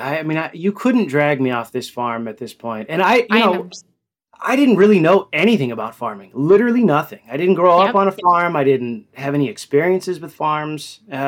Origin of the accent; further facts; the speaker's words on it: Fort Worth, Texas, United States; Which is my, it's in my home state, Texas.